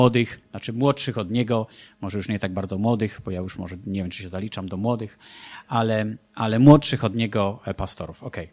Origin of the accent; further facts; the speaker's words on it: Nowy Sącz, Lesser Poland, Poland; Ja jestem z Nowego Sącza.